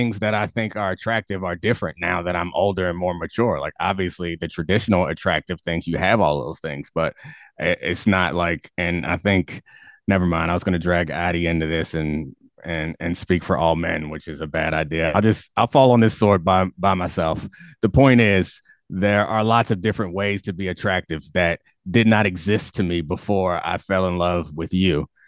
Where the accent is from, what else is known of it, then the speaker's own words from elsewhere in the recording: United States; Like, no, motherfucker, I'm American as it gets. More American than anybody can be American